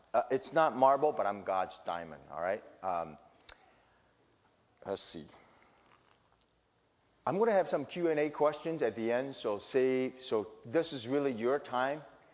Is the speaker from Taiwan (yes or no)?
yes; Taiwan; English is a second language; And growing up in Taiwan was very precious